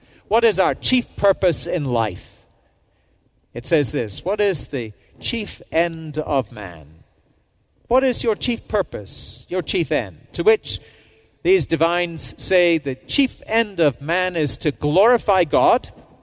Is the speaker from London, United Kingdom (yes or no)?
no; Scotland, United Kingdom; Obviously, as a Scot, one of my favorite movies that I go back to again and again.